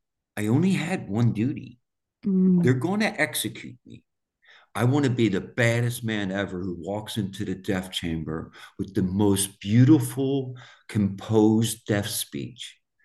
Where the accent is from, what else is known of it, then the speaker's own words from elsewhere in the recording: Philadelphia, Pennsylvania, United States; I grew up in Southwest Philadelphia, and it's like the hardest edges of Dublin.